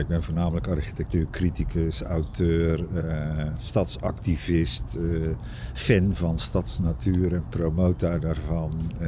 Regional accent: South Holland, Netherlands; born there; Ik ben geboren in de Hoekse Waard.

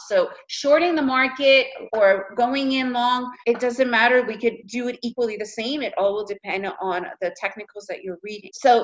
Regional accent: United States; first language Russian; also born or lived in Russia; now in Central America; However, I was raised in the US, so English is my main tongue. And I've now been living in Central America for for almost 20 years, so I speak Spanish fluently.

